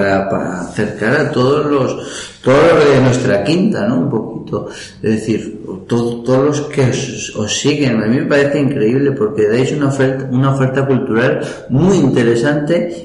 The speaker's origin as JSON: {"language": "Spanish", "town": "Alcalá de Henares", "region": "Community of Madrid", "country": "Spain", "tie": "born or raised there", "also_born_or_lived": "Zaragoza", "moved": "as an adult", "said": "Yo soy madrileño. He vivido en Alcalá de Henares con mi familia toda mi primera etapa. Luego me fui a estudiar, con 20 años, me fui a estudiar a Zaragoza."}